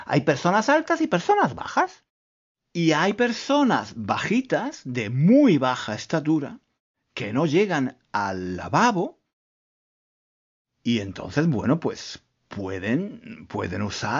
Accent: Spain; now in London, United Kingdom; yo vivo en Londres, soy español, pero vivo en Londres. Llevo muchos años viviendo en Inglaterra y estoy casado con una inglesa.

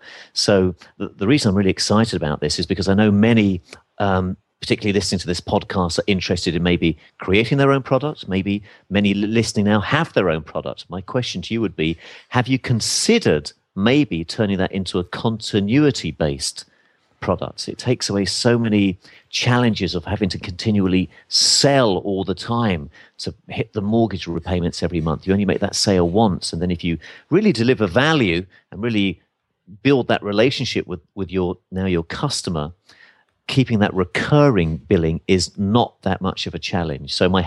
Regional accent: England, United Kingdom; I'm originally from England

